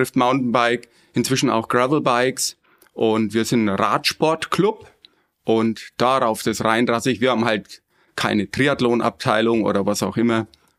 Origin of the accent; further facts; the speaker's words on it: Nuremberg, Bavaria, Germany; moved away as an adult; now in Regensburg, Germany; Gebürtig bin ich ein Franke und komme aus Nürnberg, aber ich wohne seit über 20 Jahren in Regensburg und bin hier schon ziemlich heimisch geworden.